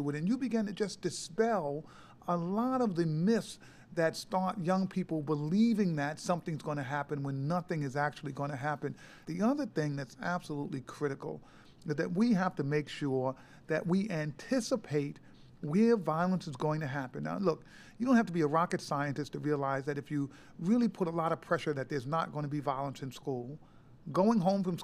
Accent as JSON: {"language": "English", "town": "New York City", "region": "New York", "country": "United States", "tie": "born or raised there", "said": "You know, where I was growing up, race was not a factor."}